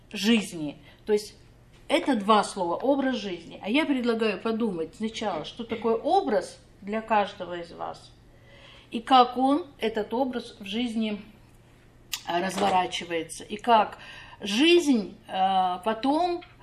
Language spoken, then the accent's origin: Russian; Siberia, Russia; now in Saint Petersburg, Russia; Я в Санкт-Петербурге не родилась, я тоже приехала. Я приехала из Сибири.